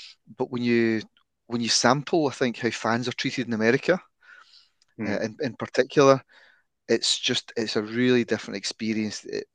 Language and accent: English; United Kingdom; how we are treated as British football fans